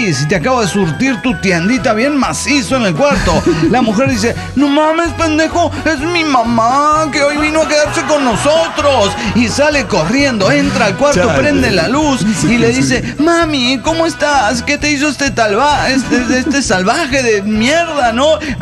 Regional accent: Reynosa, Tamaulipas, Mexico; de Reynosa, Tamaulipas.

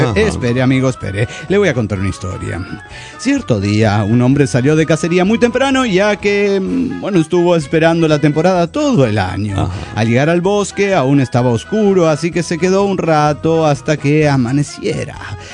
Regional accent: Bucaramanga, Santander, Colombia; de Bucaramanga, Colombia.

